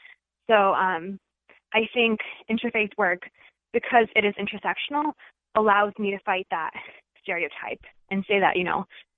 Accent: Chicago, Illinois, United States; I was born and raised in Chicago. So, you know, I'm a first generation Pakistani American Muslim.

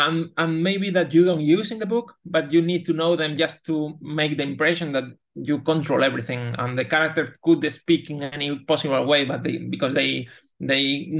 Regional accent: Malaga, Andalusia, Spain; English is a second language; the adaptation takes place in Malaga, is my hometown in Spain.

